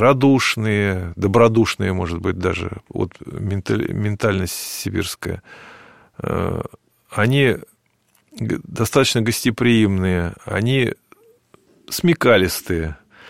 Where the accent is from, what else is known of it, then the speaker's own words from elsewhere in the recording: Siberia, Russia; Ну, вот мне, как коренному сибиряку, понимаете